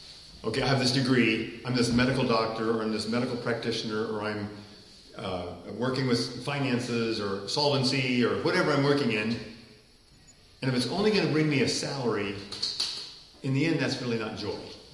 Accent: Taiwan; So my parents took me to Taiwan when I was 9 months old. I grew up in Taiwan. I was a missionary kid, they call me.

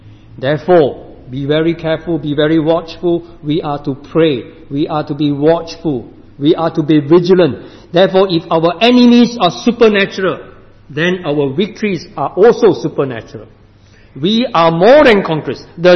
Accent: Singapore; and even in Singapore, my home country

